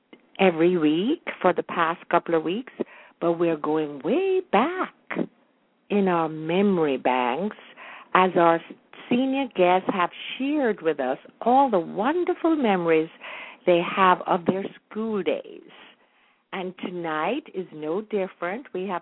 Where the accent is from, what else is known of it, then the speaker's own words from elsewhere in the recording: Jamaica; I really never appreciated all the beauty I had around me when I grew up in Jamaica.